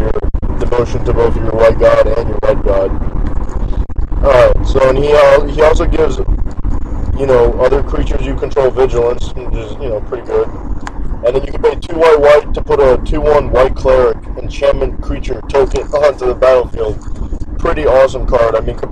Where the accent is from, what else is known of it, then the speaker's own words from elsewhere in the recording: Russia; I don't know how to say that word. I'm from Russia.